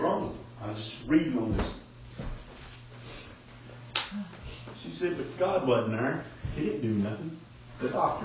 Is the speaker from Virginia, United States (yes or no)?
yes; Virginia, United States; I grew up in Virginia. You had to fight where I grew up.